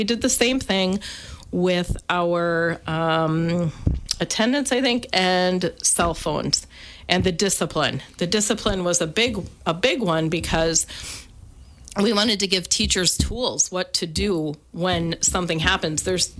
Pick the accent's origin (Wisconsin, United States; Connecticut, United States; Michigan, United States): Wisconsin, United States; Richland Center; Yep. I'm from Richland Center.